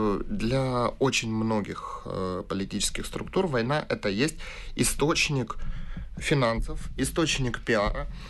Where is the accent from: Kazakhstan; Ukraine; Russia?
Ukraine; Mariupol, Donetsk Oblast; вот город Мариуполь, откуда я родом